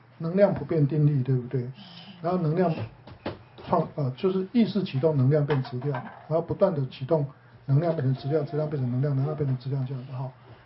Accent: Taiwan

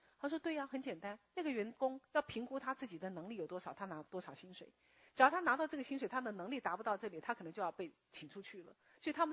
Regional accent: Taiwan; 我就想到我们台湾还

